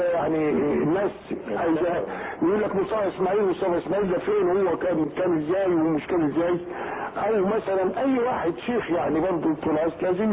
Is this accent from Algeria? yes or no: no; Tanta, Gharbia, Egypt; أنا نشأت في طنطا, وبعد ما تخرجت من القرية حفظا وتجويدا وقراءة رحت طنطا.